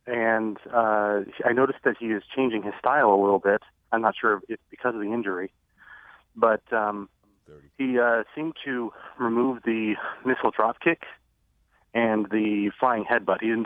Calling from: Indiana, United States; Hey, Brian … from Indiana.

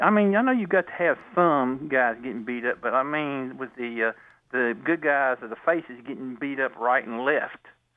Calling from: Virginia, United States; from Virginia.

